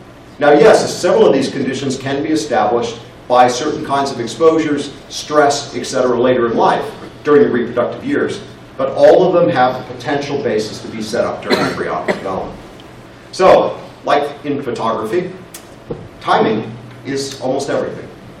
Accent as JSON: {"language": "English", "region": "South Carolina", "country": "United States", "said": "I'm not allowed to say that because I'm from South Carolina."}